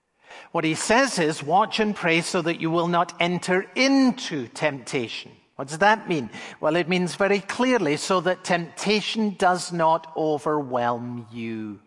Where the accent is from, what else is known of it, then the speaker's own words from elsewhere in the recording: Edinburgh, Scotland, United Kingdom; I grew up in Edinburgh, Scotland.